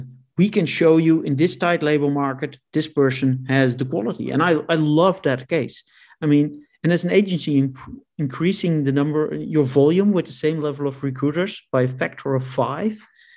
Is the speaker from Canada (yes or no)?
no; Netherlands; English is a second language; I am from the Netherlands.